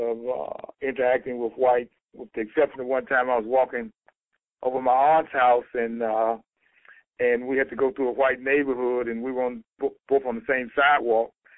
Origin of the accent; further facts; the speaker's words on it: Mobile, Alabama, United States; I'm originally from Mobile, Alabama. I literally lived my childhood, adolescence, early adult life in Mobile.